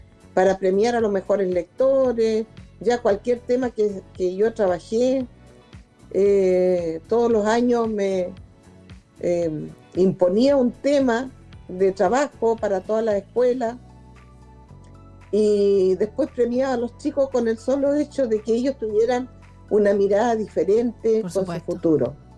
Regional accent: Los Lagos, Chile; pero no importaba porque yo soy chilota

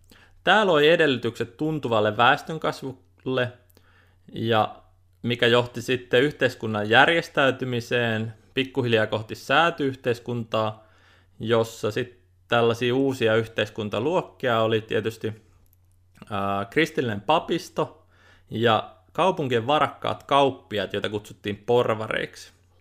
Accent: Inari, Lapland, Finland; Inari on mun kotikaupunki, tai kotikylä. Se on pieni, mutta siellä on paljon turisteja.

